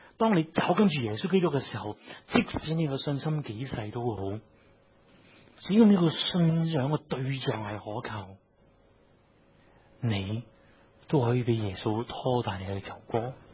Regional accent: San Francisco, California, United States; 但係調翻轉，我係三藩市嚟嘅

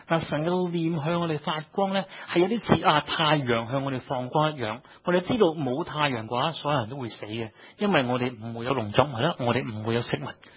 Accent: Hong Kong; 但喺以色列呢，唔係买到咁多我哋香港人用嘅嘢嘅。

